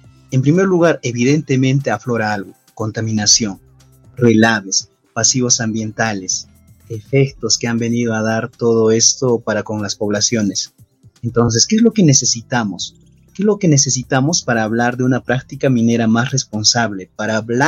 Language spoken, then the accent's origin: Spanish; Peru; soy peruano y en mi país la constitución vigente es la constitución de 1993